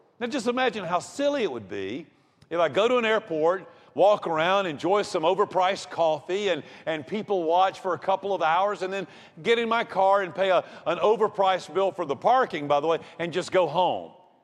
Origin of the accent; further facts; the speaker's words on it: Georgia, United States; I heard it when I grew up in Putnam County, Georgia. I heard it when I moved away to college in Rome, Georgia.